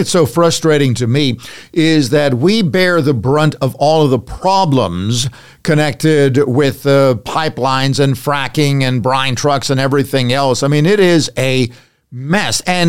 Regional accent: Pennsylvania, United States; I grew up in Pennsylvania and I know what PennDOT is like.

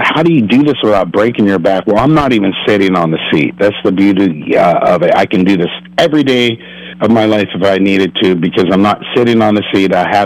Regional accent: Warren, Ohio, United States; we're from Warren, Ohio, where Catherine was born.

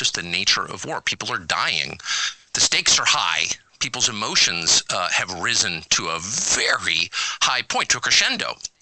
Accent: United States; I'm also an American, so I can talk to anybody.

